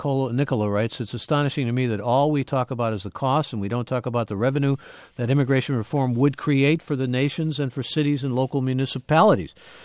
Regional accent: United States; As an American, I worked overseas to save money for a home

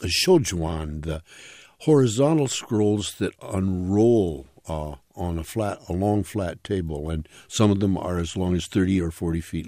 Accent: Pacific Northwest, United States; also born or lived in San Francisco; I'm a West Coast guy. I grew up in the Though I was born in San Francisco, my parents moved up to the Pacific Northwest

